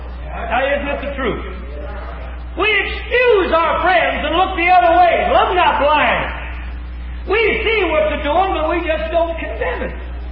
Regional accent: Los Angeles, California, United States; and every friend I was raised with in Los Angeles, they're not going this way.

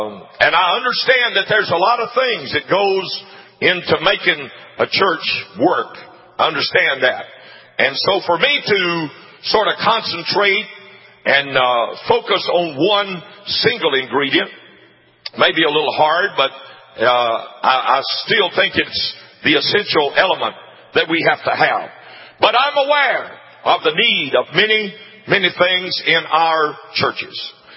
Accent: Jena, Louisiana, United States; I was born and raised in Gina, Louisiana. I graduated from Gina High School.

